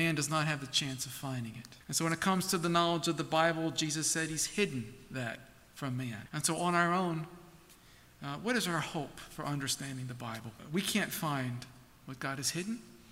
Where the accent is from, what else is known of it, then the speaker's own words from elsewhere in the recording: Baltimore, Maryland, United States; accent: Baltimore; I don't know, with my Baltimore accent, I don't know if you're going to be able to understand me